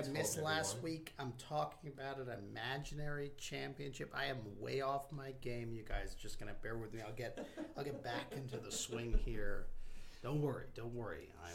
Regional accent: New York, United States; now in Utah, United States; I mean, I'm a New Yorker originally, so this whole Utah thing is only about, 20 years old for me now.

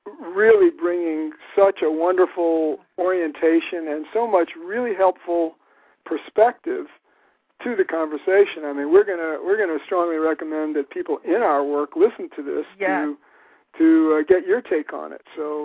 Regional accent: New York, United States; I came from New York myself.

